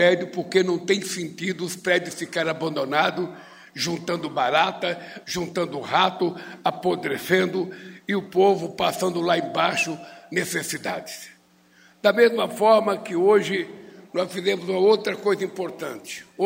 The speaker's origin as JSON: {"language": "Portuguese", "region": "São Paulo", "country": "Brazil", "tie": "born or raised there", "also_born_or_lived": "Pernambuco", "said": "Quando eu vim de Pernambuco para São Paulo, em 1952, eu tinha apenas 7 anos de idade. Eu fui morar numa rua chamada Albino de Moraes, na Vila Carioca."}